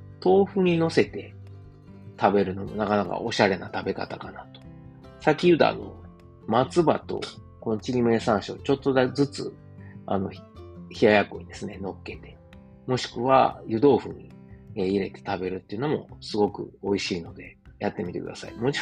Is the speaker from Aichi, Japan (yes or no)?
no; Osaka, Japan; 自分の実家であるですね、高麗川あずま家、はい、親父とおかんがやってる、大阪高麗川いうところでね、やってる